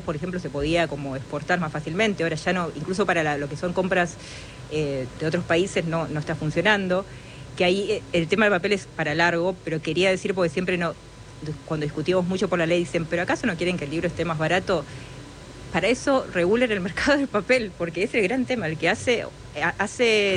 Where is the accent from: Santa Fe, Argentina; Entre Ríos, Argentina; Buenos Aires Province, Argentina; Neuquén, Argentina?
Buenos Aires Province, Argentina; Banfield; Yo digo Banfield, no amo Escalada, pero estoy, en realidad, es como una cuestión de geografía. Por 2 cuadras, yo me crié en Banfield, en realidad.